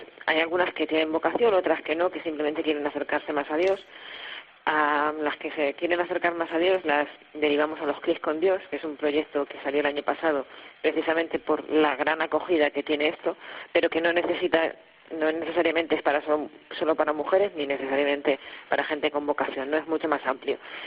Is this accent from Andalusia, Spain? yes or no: no; Ciudad Real, Castilla-La Mancha, Spain; Nosotros somos de Ciudad Real.